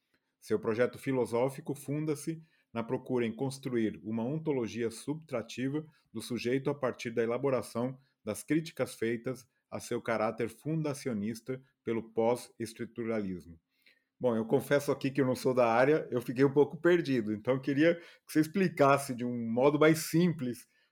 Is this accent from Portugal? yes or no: no; Argentina; now in Brazil; assim como eu vim da Argentina, né, em 76 com os meus pais